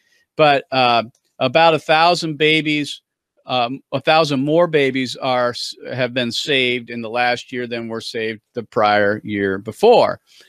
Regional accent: Ohio, United States; we've got good news coming out of my home state here in Ohio

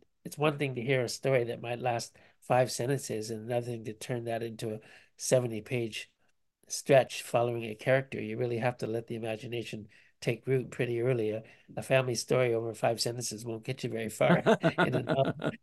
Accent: Canada; It's already very hard to generate excitement and interest as a Canadian writer.

